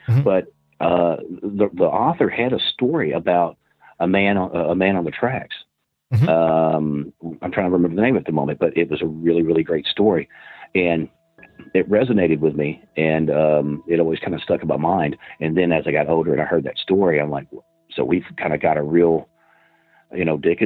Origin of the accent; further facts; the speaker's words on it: Princeton, Kentucky, United States; And that's my hometown.